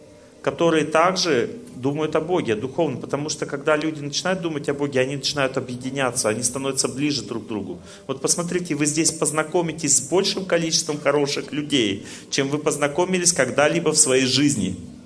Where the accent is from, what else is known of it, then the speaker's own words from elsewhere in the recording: Krasnodar Krai, Russia; Я вот, допустим, из Краснодара прилетаю. Из деревни своей приезжаю в Краснодар.